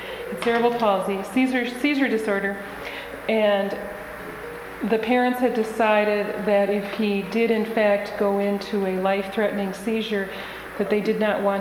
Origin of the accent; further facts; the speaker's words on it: Mankato, Minnesota, United States; I'm from Mankato, Minnesota.